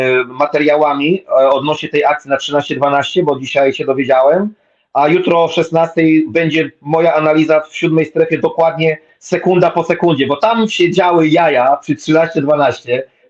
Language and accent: Polish; Bielsko-Biała, Silesian Voivodeship, Poland; ja z Bielska Białej, więc znamy się od 15 roku życia